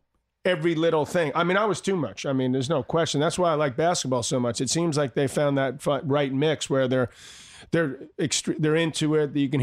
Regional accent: Queens, New York, United States; I grew up in Douglas and Queens.

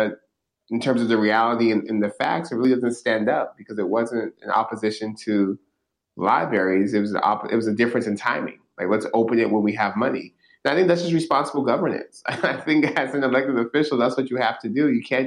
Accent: Stockton, California, United States; Stockton, my hometown, is the least educated city of the top 100 metro areas in this country

